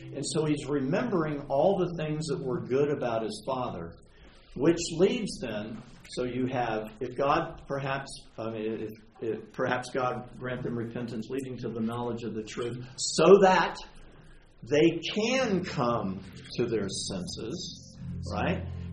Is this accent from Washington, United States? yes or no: no; Florida, United States; I mean, I grew up in Florida with dairy cows. That was rough.